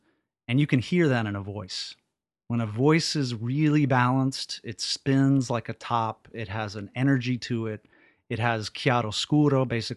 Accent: Dallas, Texas, United States; I did. I grew up in East Dallas.

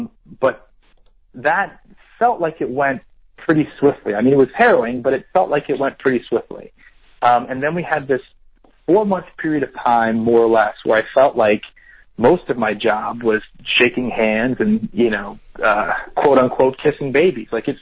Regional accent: Canton, Ohio, United States; I grew up in Canton, Ohio, which is where I currently am standing.

